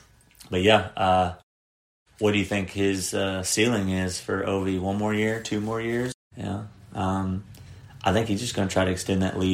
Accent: United States; now in Canada; being American here in Canada today.

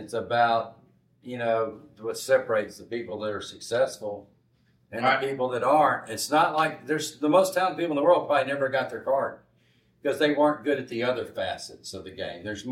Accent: Shreveport, Louisiana, United States; I grew up in Shreveport, but I've been here for 34 years

